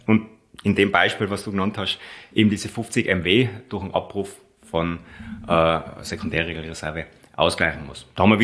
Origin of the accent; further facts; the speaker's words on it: Austria; als Österreicher